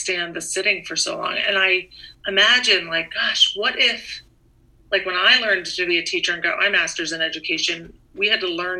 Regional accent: Doylestown, Pennsylvania, United States; also born or lived in Abington, United States; I grew up in a town called Doylestown, Pennsylvania. It's in central Bucks County.

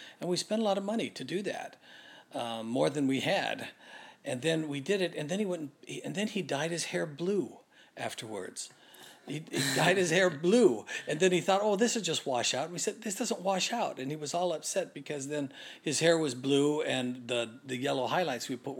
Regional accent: Hacienda Heights, California, United States; also born or lived in Whittier / Santa Paula / Ventura; I was born in Whittier, then we moved to Hacienda Heights, then we moved to when I was in fifth grade, we moved to Santa Paula for a year, and then Ventura for a year. Then we moved back to Hacienda Heights, and we stayed here.

